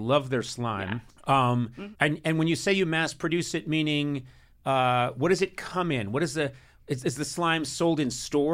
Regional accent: Boston, Massachusetts, United States; Because I grew up in Boston.

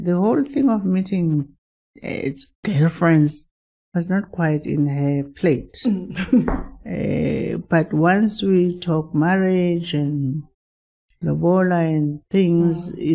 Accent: Cape Town, Western Cape, South Africa; I come from Cape Town.

